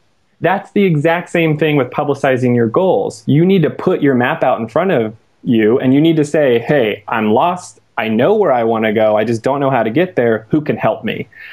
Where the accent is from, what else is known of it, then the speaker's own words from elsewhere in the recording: Houston, Texas, United States; My Texas pride's there. I'm from Houston.